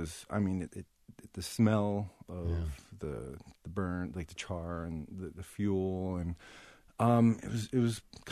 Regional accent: New Jersey, United States; I was born and raised in Jersey, right?

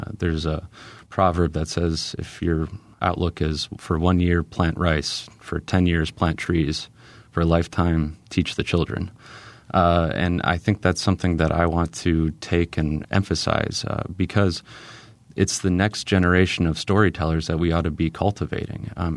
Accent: Beloit, Wisconsin, United States; I'm a native of Beloit, and I grew up in Beloit, so I've seen it through thick and thin.

